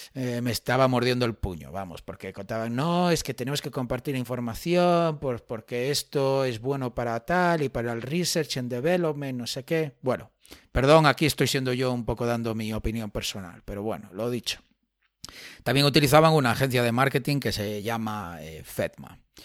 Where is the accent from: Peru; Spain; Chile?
Spain; yo, como español